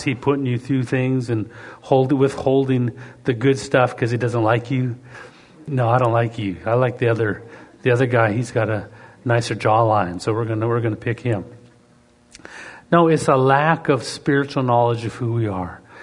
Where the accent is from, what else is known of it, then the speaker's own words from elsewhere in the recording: Canada; Being Canadian